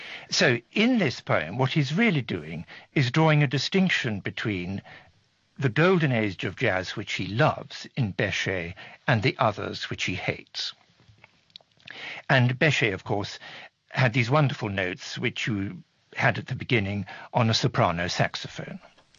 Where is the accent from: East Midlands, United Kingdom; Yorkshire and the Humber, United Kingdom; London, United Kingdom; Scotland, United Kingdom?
Scotland, United Kingdom; I was brought up in Scotland, where what we have is bagpipes and Gaelic music.